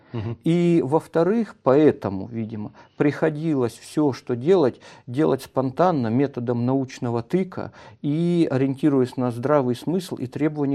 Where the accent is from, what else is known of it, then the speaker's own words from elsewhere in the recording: Horlivka, Donetsk Oblast, Ukraine; Я уроженец города Горловки и большую часть своей жизни прожил в Горловке.